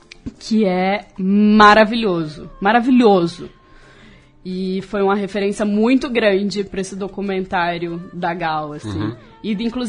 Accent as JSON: {"language": "Portuguese", "town": "Salvador", "region": "Bahia", "country": "Brazil", "tie": "born there", "moved": "yes", "lives_now": "São Paulo, Brazil", "said": "Eu nasci em Salvador, mas eu moro há 19 anos em São Paulo."}